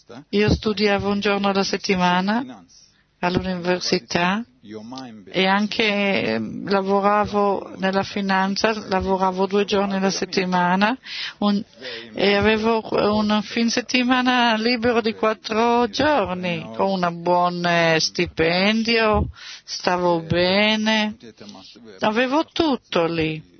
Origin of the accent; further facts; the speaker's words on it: Turkey; also born or lived in London; io provengo dalla Turchia, sono nato lì. Ho vissuto a Londra, ho finito il collegio lì e dopo anni lì ho sentito di non far parte di Londra e allora ho deciso di ritornare in Turchia